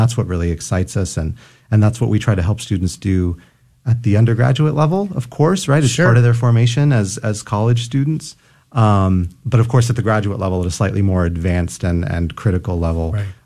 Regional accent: San Antonio, Texas, United States; born or raised there

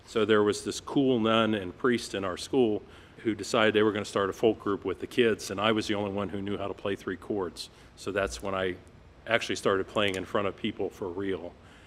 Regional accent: Columbus, Ohio, United States; For me, I was born in Columbus, Ohio, and I grew up there until I went away to school in the 70s. I actually went to a Catholic grade school.

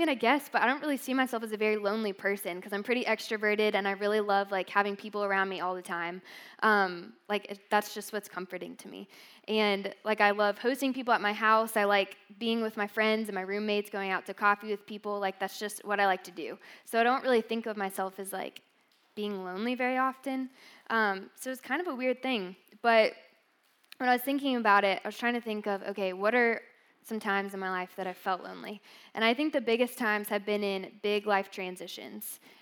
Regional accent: Matthews, North Carolina, United States; now in Greenville, United States; So, but I grew up in Matthews, North Carolina. Does anyone know where that is?

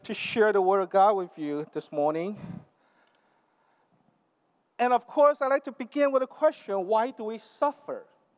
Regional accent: United States; I mean, that's, you know, I grew up in America. That's at least what I learned from our culture.

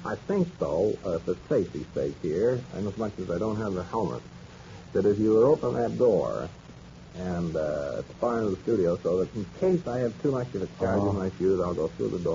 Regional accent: London, New Hampshire, United States; London, New Hampshire.

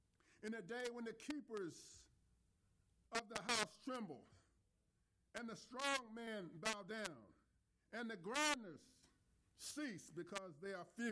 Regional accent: Virginia, United States; well, to be quite frankly, ma'am, I'm from Virginia, and I haven't seen a tall Texan yet.

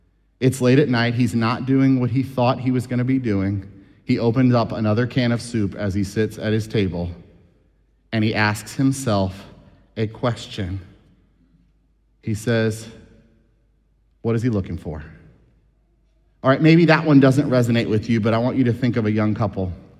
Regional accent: Culpeper, Virginia, United States; I grew up in Culpeper. People ask the same questions, right? Love you, Culpeper folk.

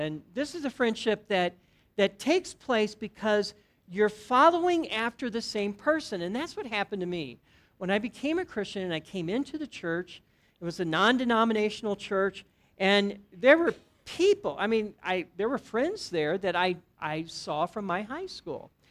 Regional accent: Berkeley, Missouri, United States; I grew up in Berkeley, not California, but Berkeley, Missouri. And Berkeley is right next to Ferguson, which you probably heard of that community last year.

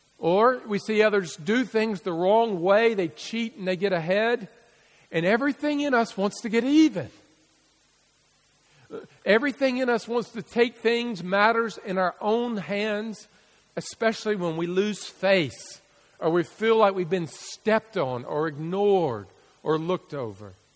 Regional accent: Alabama, United States; I am a redneck from Alabama and I just want to punch somebody sometimes.

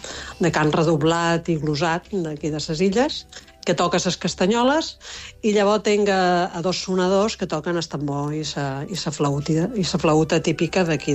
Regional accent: Formentera, Balearic Islands, Spain; som els quatre de Formentera

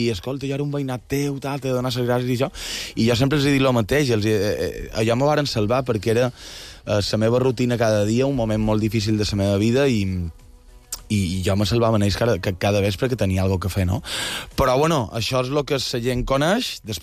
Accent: Palma, Balearic Islands, Spain; jo som de Santa Catalina, som catalinero

